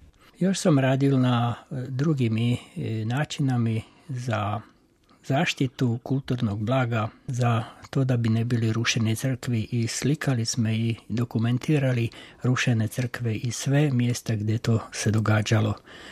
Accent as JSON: {"language": "Croatian", "country": "Slovakia", "second_language": "Croatian", "said": "dolazim iz Slovačke."}